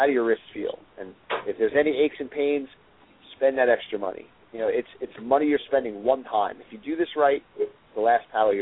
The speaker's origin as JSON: {"language": "English", "region": "New York", "country": "United States", "tie": "born or raised there", "said": "I grew up on Long Island myself"}